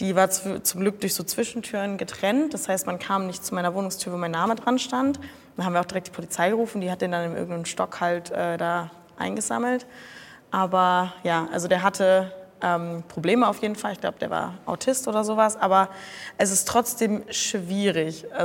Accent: Cologne, North Rhine-Westphalia, Germany; Der kam nicht aus Köln, ich komme aus Köln

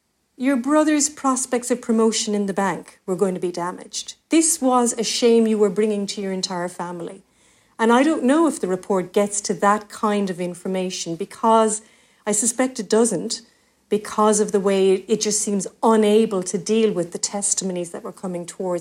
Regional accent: Cork, Munster, Ireland; we're both from Cork City, Mick, and that's a very small, tight-knit community.

